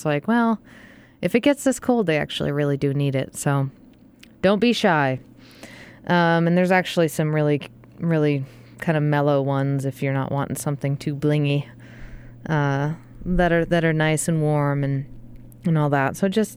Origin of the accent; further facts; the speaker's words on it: New England, United States; My blood has thinned. I'm from New England, so...